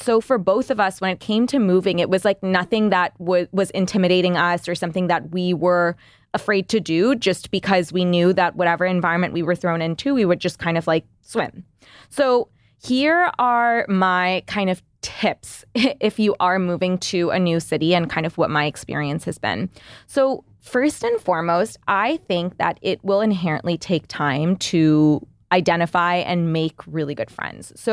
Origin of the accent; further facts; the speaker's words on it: Toronto, Ontario, Canada; moved away as an adult; also born or lived in Dhaka, Bangladesh / London, United Kingdom; I was born in Dhaka, Bangladesh, moved from there to Toronto when I was in second grade, was in Toronto until high school. Then I moved to Dhaka, did high school there. Then I moved to Toronto on my own for college, did my post-grad in London in the UK, and then moved back to Toronto.